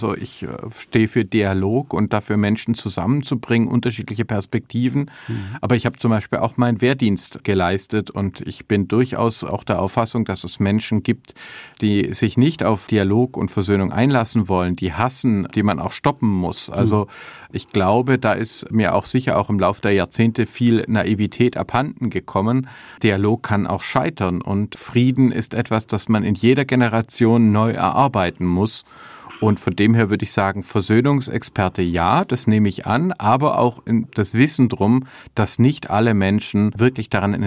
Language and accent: German; Filderstadt, Baden-Württemberg, Germany; ich bin dann aufgewachsen im Bibelgürtel rund um Stuttgart, also in Filderstadt, wo ich auch heute noch lebe mit meiner Familie